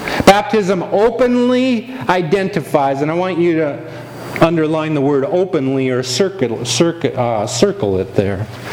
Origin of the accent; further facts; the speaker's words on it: Minnesota, United States; Karen and I and Ray and Sherilyn, we come from Minnesota, Minnesota Viking country, which is purple.